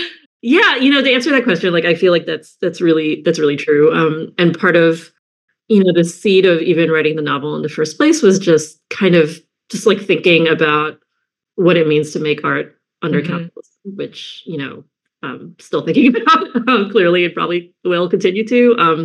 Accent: New Jersey, United States; Personally, I grew up in New Jersey, also during the 80s.

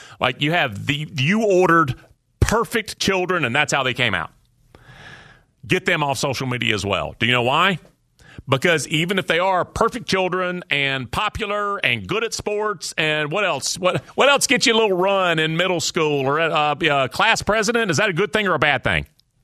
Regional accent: Georgia, United States; I would go to the Braves games growing up. I grew up just outside of Atlanta.

